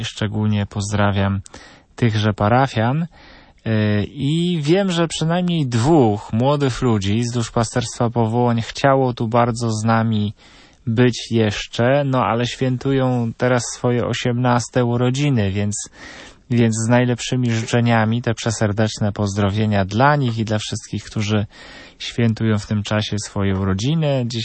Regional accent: Lubaszowa, Lesser Poland, Poland; także wszystkich z mojej rodzinnej miejscowości z Lubaszowej

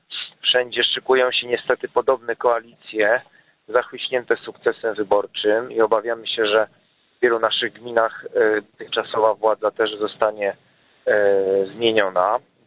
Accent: Świętokrzyskie Voivodeship, Poland; jestem tutaj ze Świętokrzyskiego, mieszkam na wsi.

